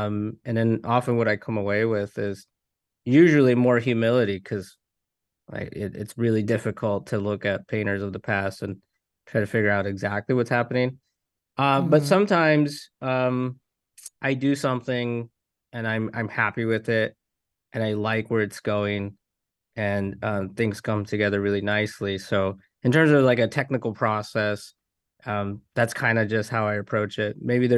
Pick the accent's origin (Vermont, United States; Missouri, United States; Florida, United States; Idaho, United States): Idaho, United States; I grew up in Owyhee County. And I spent a lot of my youth and young adult life in the Owyhees.